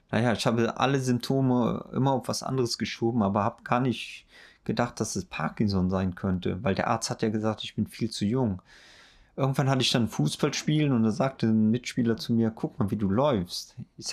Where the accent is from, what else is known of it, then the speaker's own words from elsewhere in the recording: Neuss, North Rhine-Westphalia, Germany; ich komme ja auch aus Neuss.